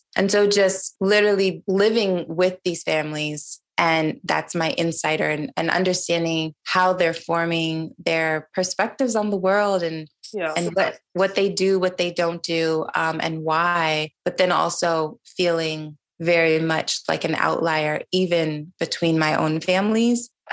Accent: Niger; now in United States; I grew up in Niger, which was predominantly Muslim country.

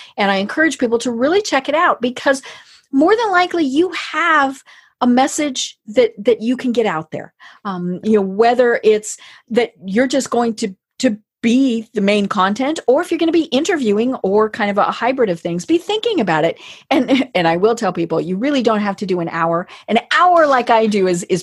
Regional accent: Colorado, United States; I'm from Colorado.

